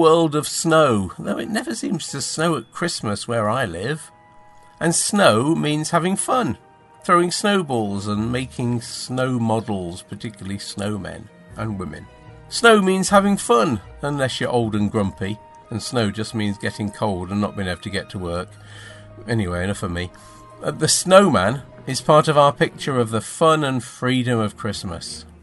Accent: England, United Kingdom; Our snowman, the one I grew up with in England, starts with one big ball for the body.

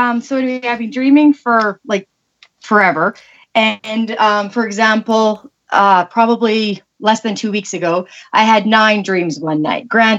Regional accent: Saskatchewan, Canada; I'm from Canada.

